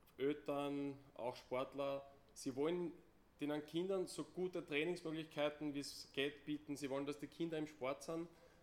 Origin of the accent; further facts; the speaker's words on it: Lower Austria, Austria; Ich bin ein Niederösterreicher und bin halt meistens im Osten von Österreich unterwegs.